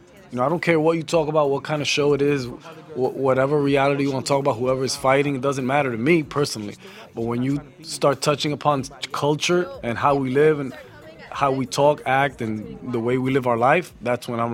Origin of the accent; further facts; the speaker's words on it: New York City, New York, United States; I am from Washington Heights, and I do cool things.